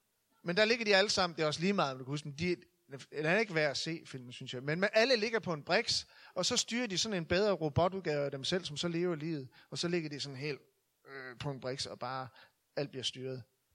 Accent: North Denmark Region, Denmark; jeg kommer jo fra Nordjylland og vokser op i et præstehjem

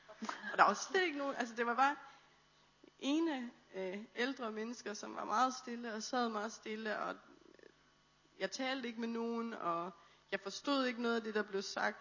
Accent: Randers, Central Denmark Region, Denmark; der flytter jeg tilbage til Randers, hvor jeg kommer fra.

